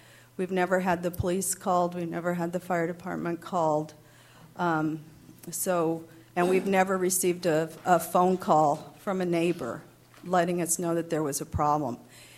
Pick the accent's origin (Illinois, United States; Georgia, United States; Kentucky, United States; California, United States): California, United States; Atascadero; I was born and raised here in Atascadero.